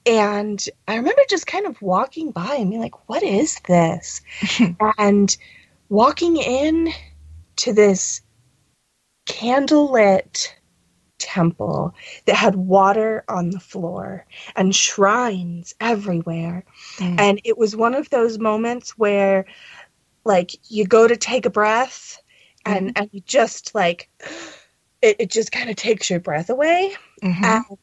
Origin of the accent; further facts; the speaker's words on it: United States; Now, my mother's British, and I was raised in the States, but my mother's British, and I had gone there many times.